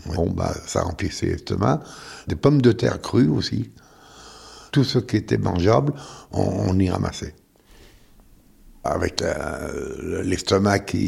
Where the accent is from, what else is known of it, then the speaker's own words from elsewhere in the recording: Lyon, Auvergne-Rhône-Alpes, France; J'ai 81 ans. Je suis né à Lyon pendant la guerre, la Deuxième Guerre, en 43, et on habitait rue Confort, dans une rue de prostituées, dans un meublé de 40 mètres carrés, où on y vivait à 6